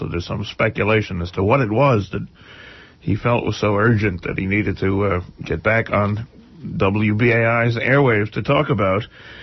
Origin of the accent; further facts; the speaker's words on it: Mount Vernon, New York, United States; And Don of Mount Vernon, New York, my hometown.